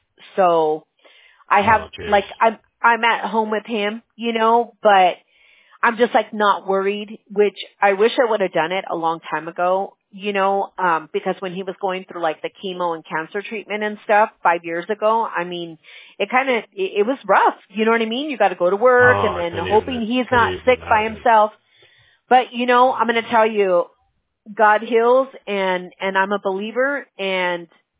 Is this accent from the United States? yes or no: yes; United States; I'm like the third generation of my family here. We're very American. You know, we're Hispanic, but I mean, we're American. You know, when people ask me, well, what are you? I'm an American.